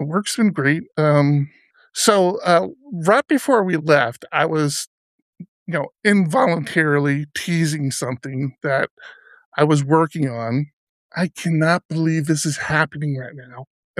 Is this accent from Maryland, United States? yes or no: yes; Maryland, United States; I'm from Maryland, obviously. Not obviously, but I'm from Maryland, D.C. area.